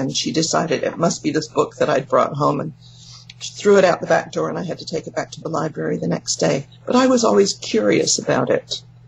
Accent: England, United Kingdom; now in California, United States; Well, I'm from England, but yeah. I know I don't sound like anymore, because I've been here for more than 50 years in California. I grew up as a Jehovah's Witness.

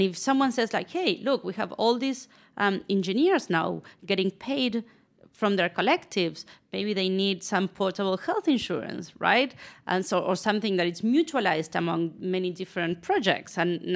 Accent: Argentina; also born or lived in San Francisco; now in New York, United States; I am from Argentina.

